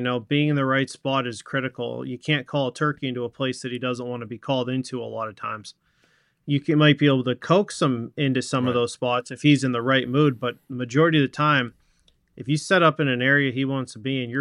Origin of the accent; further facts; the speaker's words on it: Pennsylvania, United States; from the time I was, you know, a little kid, you know, growing up in Pennsylvania.